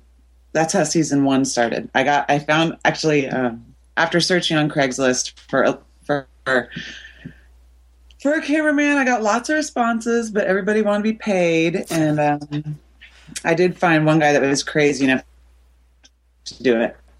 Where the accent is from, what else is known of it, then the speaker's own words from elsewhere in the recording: Portland, United States; I'm born and raised in Portland, and I'm in love with my town.